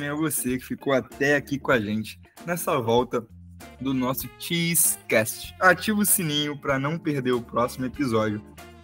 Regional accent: Rio de Janeiro, Brazil; Eu que sou carioca e nunca já fui em São Paulo

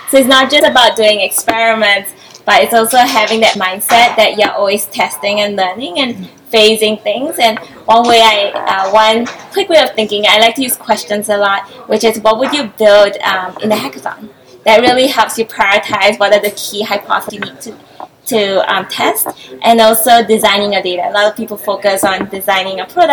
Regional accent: Malaysia; I'm from Malaysia

